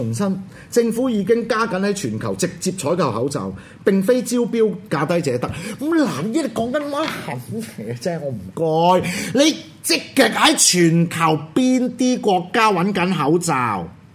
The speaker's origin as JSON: {"language": "Cantonese", "country": "Hong Kong", "said": "而家我哋香港人嘅社区爆发紧"}